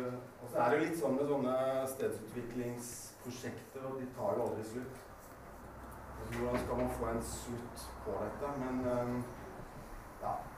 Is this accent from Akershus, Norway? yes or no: no; Grimstad, Agder, Norway; Jeg kommer fra Grimstad og har vokst opp med hvite trehus i en del år.